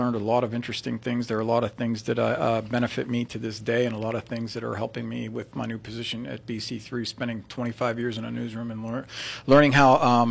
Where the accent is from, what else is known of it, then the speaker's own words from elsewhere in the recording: Ellwood City, Pennsylvania, United States; I'm from Elwood City, and I went to Lincoln High School.